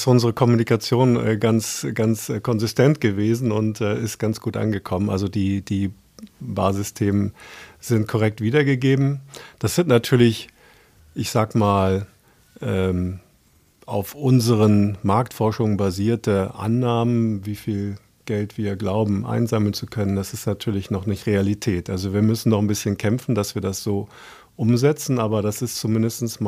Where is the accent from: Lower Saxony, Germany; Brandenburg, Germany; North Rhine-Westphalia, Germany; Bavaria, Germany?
Lower Saxony, Germany; Hameln; moved away as an adult; now in Hamburg, Germany; Gebürtig bin ich Niedersachse, also ich hoffe, das ist okay für euch Hamburger. Komme aus dem Bereich Hameln